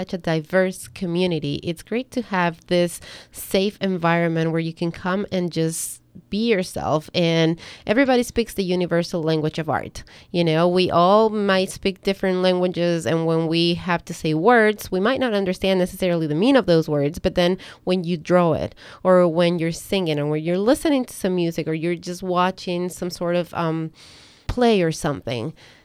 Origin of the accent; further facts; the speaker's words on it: Ecuador; English is a second language; moved away as an adult; now in United States; am not from here altogether. I came into this country back in 2001. I'm originally from Ecuador. If you guys had not figured out by my accent that I am not, that I am not from here, surprise, surprise.